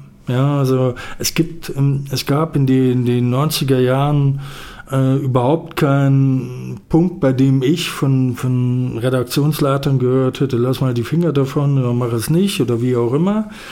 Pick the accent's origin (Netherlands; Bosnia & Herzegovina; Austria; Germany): Germany; Gotha, Thuringia; Ich komme ja aus Gotha, ist ja kein Geheimnis.